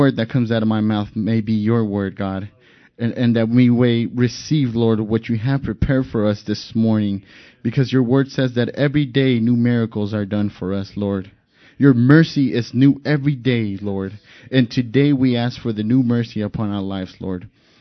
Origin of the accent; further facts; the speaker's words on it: Denver, Colorado, United States; born there; My dad's Mexican. My mom's from Central America. And I was born here in Denver, Colorado.